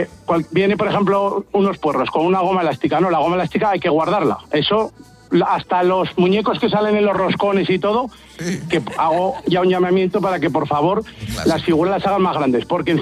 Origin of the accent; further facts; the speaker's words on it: Zaragoza, Aragon, Spain; Soy de aquí de Zaragoza.